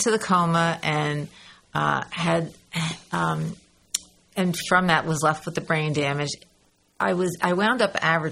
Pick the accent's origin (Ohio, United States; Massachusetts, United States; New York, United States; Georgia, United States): New York, United States; Port Jervis; I grew up in Port Jervis, New York. My dad was born there, and it was interesting. It's a very small town.